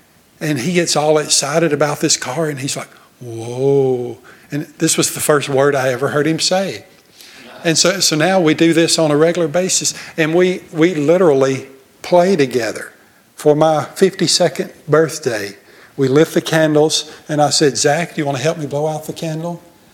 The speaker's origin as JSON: {"language": "English", "region": "Alabama", "country": "United States", "said": "but I'm from Alabama, so I guess that makes it appropriate."}